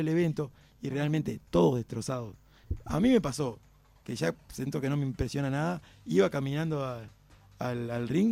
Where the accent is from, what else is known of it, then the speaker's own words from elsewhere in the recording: Uruguay; soy de Uruguay